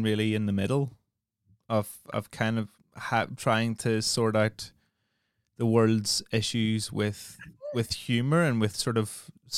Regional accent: Northern Ireland, United Kingdom; growing up in Northern Ireland is very much like growing up in the north of England.

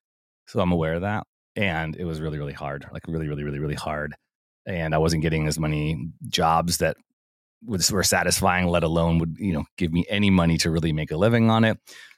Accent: Illinois, United States; I grew up in Illinois, quasi Italian Catholic.

